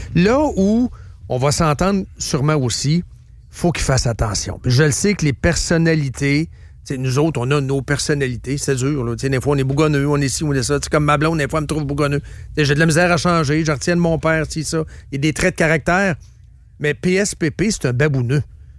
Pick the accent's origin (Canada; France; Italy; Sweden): Canada; Quebec; Moi, je suis au Québec, je suis un Québécois, là.